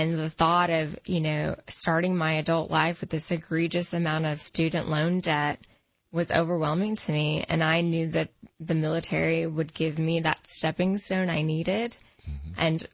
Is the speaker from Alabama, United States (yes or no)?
yes; Gulf Shores, Alabama, United States; So I grew up, you know, the Gulf Shores area. My grandparents lived on Fort Morgan down there.